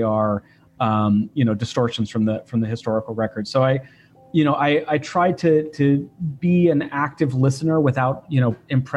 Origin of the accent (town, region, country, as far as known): San Jose, California, United States; born or raised there